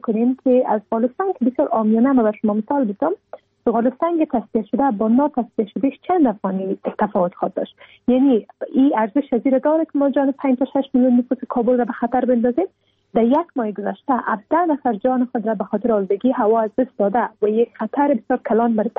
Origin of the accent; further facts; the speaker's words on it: Afghanistan; به عنوان یک افغان